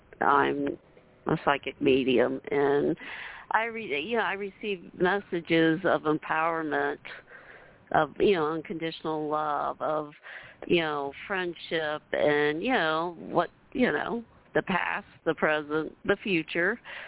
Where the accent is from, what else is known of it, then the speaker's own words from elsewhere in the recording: Ohio, United States; I'm from Ohio. From Ohio. Quite a bit of distance from where you guys are